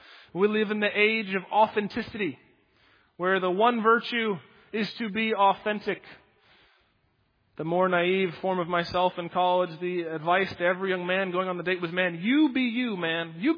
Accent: Pennsylvania, United States; I'm from Pennsylvania. There's not that many great songs that rhyme with Pennsylvania.

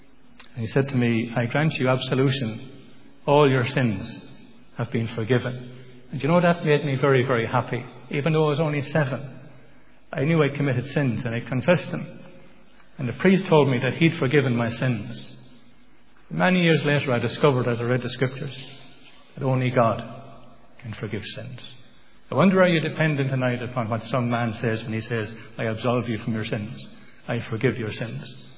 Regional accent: Thurles, Munster, Ireland; born there; I was born in Thurles in County Tipperary many years ago. I won't tell you how many. It's a long, long time. And at that time, the town was very much a stronghold of Roman Catholicism. I was born into a Roman Catholic family.

